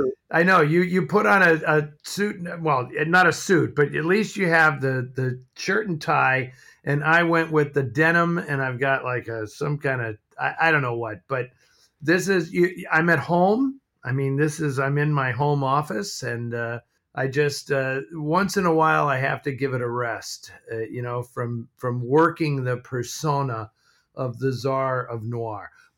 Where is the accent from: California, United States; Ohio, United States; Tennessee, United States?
California, United States; San Francisco; I did. I grew up in San Francisco.